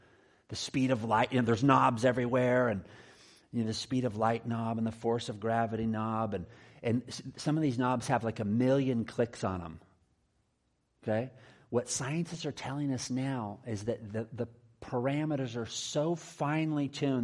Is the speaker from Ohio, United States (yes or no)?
no; San Diego, California, United States; I'm from San Diego, so I know it's painful to rub in the good weather we have down there.